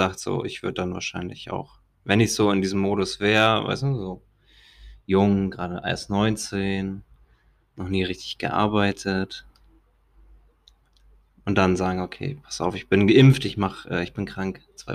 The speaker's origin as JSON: {"language": "German", "country": "Albania", "lives_now": "Hamburg, Germany", "said": "Ist bei uns in Albanien nicht so. Da gibt es kein Shampoo. Das ist das Problem. Ja, doch, gibt's schon, aber es ist halt anders. Also hier in Hamburg"}